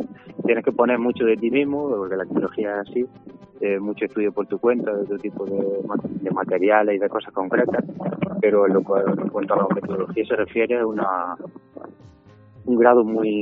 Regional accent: Andalusia, Spain; Pues yo soy de Ruz.

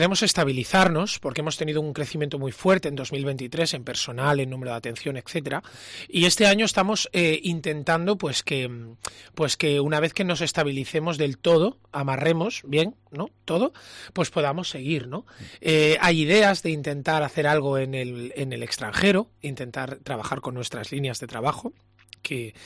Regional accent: Cantabria, Spain; quiero recalcar que somos cántabros, que amamos esta tierra

